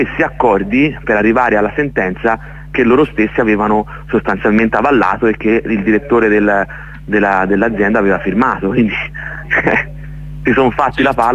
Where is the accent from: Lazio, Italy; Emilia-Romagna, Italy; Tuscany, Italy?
Tuscany, Italy; Florence; noi ricordo siamo fiorentini, insomma, la goliardia ce l'abbiamo nel sangue dai nostri avi.